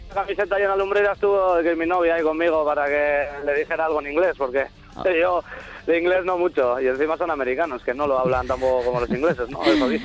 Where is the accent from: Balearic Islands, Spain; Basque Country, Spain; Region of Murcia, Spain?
Basque Country, Spain; Repelega; somos aquí de Repelega. Los tres fundadores de … somos de Repelega y otros dos de Baracaldo.